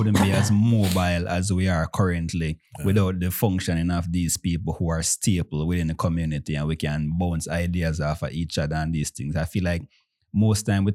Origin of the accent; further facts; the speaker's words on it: Jamaica; When we're little, I'm growing up in Jamaica, they have a proverb, dance a yard before you dance abroad.